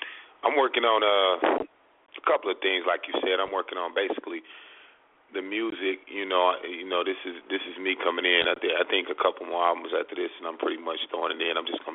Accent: Michigan, United States; I've been ready. I was born ready. I'm from Michigan.

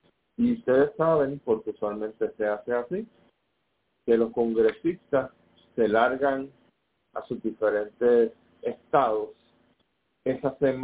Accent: Puerto Rico; le competen a ustedes como buenos puertorriqueños para la supervivencia suya, de su familia y, por supuesto, de nuestra nación

